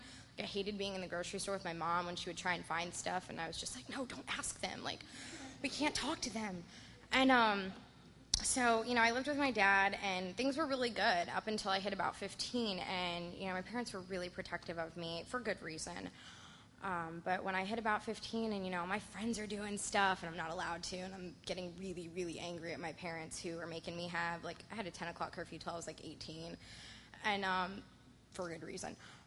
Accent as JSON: {"language": "English", "region": "Florida", "country": "United States", "tie": "born or raised there", "also_born_or_lived": "Albuquerque", "said": "I was born in Albuquerque, New Mexico. That's not special. I just like the fact that I wasn't born in Florida. I've lived in Florida pretty much all my life."}